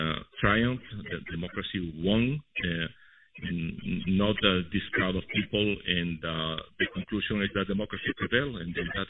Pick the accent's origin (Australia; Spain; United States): Spain; now in -; I'm originally from Spain